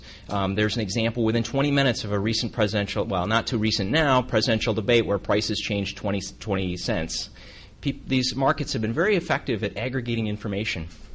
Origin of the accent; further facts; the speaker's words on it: Iowa, United States; So I'm from Iowa, and Iowa is famous for probably lots of things